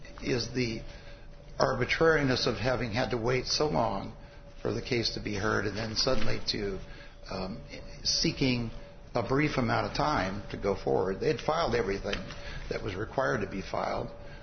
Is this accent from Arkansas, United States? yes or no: yes; Rogers, Arkansas, United States; I'm from Rogers, Arkansas, and I'm representing the petitioners in this matter.